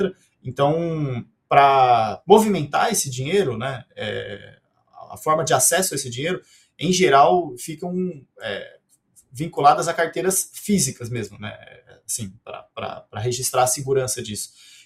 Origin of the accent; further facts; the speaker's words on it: São Paulo, Brazil; eu sou do interior de São Paulo